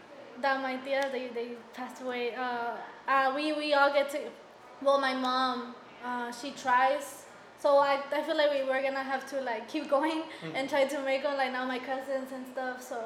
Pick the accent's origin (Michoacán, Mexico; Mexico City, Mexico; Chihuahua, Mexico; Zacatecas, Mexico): Zacatecas, Mexico; now in San Antonio, United States; I am from San Antonio, Texas, originally from Zacatecas, Mexico.